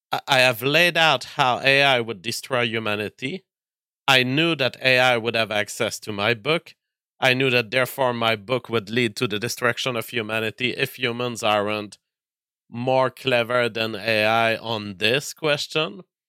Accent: Canada; I don't know if I'm being discriminated against by OpenAI because I'm a Canadian or because I'm white.

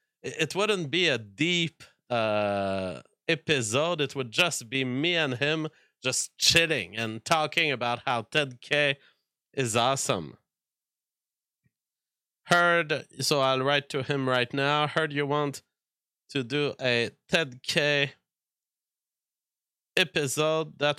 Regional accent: England, United Kingdom; As an Englishman, I feel tremendous sadness at what is happening to our neighbor.

